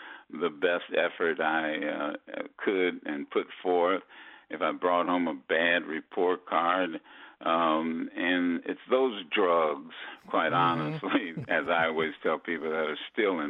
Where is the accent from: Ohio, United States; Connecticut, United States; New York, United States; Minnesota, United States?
Ohio, United States; Dayton; when I grew up, I had a big, big, major drug problem when I was a young person growing up in Dayton.